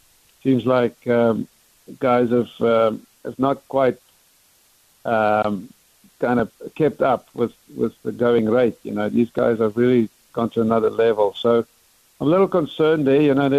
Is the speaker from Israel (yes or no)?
no; England, United Kingdom; moved away; growing up in England and then moving over here